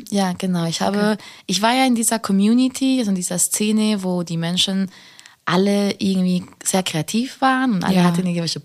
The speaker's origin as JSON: {"language": "German", "country": "Spain", "tie": "born or raised there", "moved": "yes", "lives_now": "Berlin, Germany", "said": "Und ich bin ja nach Berlin gekommen, ich bin in Spanien aufgewachsen. Bin nach Berlin gekommen, weil Berlin sich wie eine viel freiere Stadt gefühlt hat für mich."}